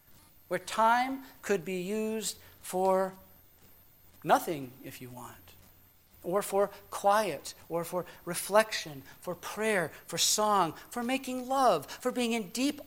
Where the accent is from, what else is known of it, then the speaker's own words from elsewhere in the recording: Scotland, United Kingdom; Actually, I'm Scottish, but...